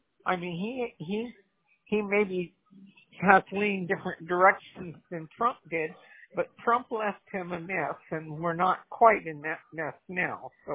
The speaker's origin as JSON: {"language": "English", "region": "England", "country": "United Kingdom", "lives_now": "United States", "said": "Well, I'm from England, so I'm going to say that I am white."}